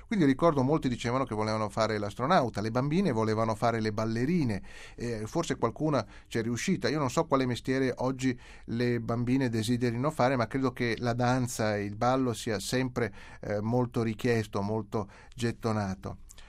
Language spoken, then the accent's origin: Italian; Mantua, Lombardy, Italy; In una città come la mia, io sono di Mantova